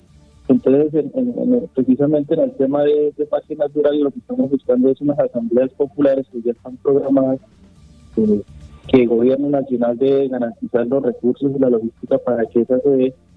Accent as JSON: {"language": "Spanish", "region": "Meta", "country": "Colombia", "said": "yo no soy de Colinas. Yo soy de la vereda, yo soy del Guayabero, concretamente."}